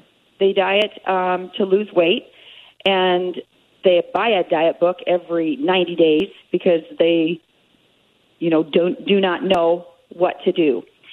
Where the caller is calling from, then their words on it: Kansas, United States; I'm calling from Kansas, and it's about 68 degrees here, nice and sunny.